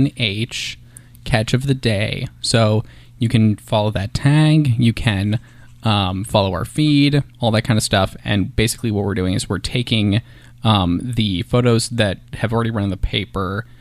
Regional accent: Minnesota, United States; I'm from Minnesota where, you know, you can catch some good stuff, but you have to go pretty far out of Minneapolis to get anything edible.

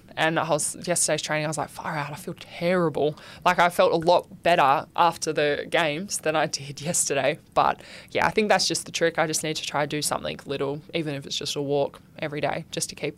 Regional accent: Kalgoorlie, Western Australia, Australia; I was always like, I'm never moving to Perth. It's too big. I hate it. I'm never doing it. I love Kalgoorlie.

